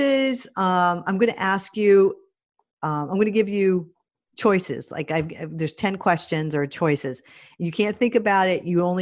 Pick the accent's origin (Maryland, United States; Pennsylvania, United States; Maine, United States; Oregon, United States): Maine, United States; Because I grew up in Northern Maine